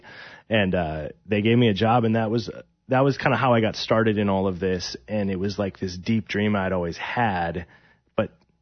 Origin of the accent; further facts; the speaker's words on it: Milwaukee, Wisconsin, United States; And so it was one of those things where I grew up in Milwaukee my whole life and no one leaves.